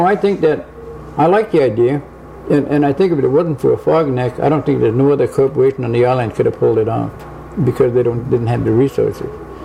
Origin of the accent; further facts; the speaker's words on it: Kodiak, Alaska, United States; I'm from Kodiak